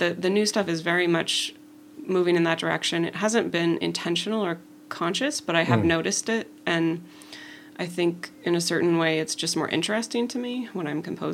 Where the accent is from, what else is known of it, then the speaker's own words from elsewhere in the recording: Seattle, Washington, United States; Yeah, I grew up in Seattle. Went to Washington Middle School, Garfield High School, both esteemed music, jazz programs.